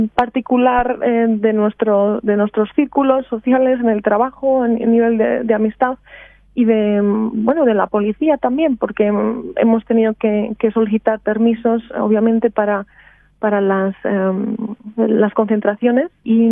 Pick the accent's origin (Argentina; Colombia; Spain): Spain; now in Australia; Somos seis mujeres que vivimos en Australia, somos españolas y somos ciudadanas de a pie.